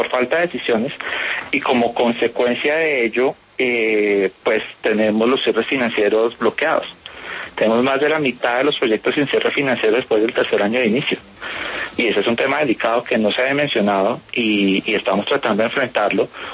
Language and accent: Spanish; Villavicencio, Meta, Colombia; born there; yo nací en Villavicencio, y yo sé lo grave que es esto para los llaneros